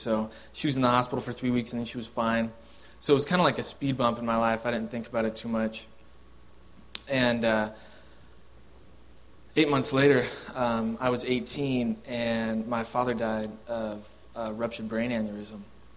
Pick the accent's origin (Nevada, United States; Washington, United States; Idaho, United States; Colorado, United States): Washington, United States; Pullman; I grew up in Pullman, Washington, which is on the east side of the states where WSU's at.